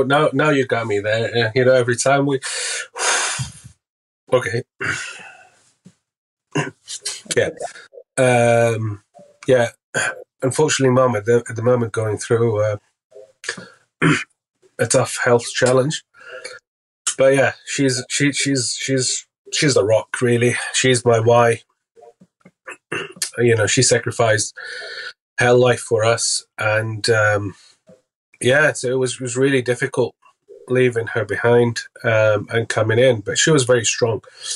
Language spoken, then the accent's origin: English; Syria; English is a second language; moved away as an adult; I'm from Syria. I was born in Syria. I lived there till I was 18. So very humble background, highly educated family.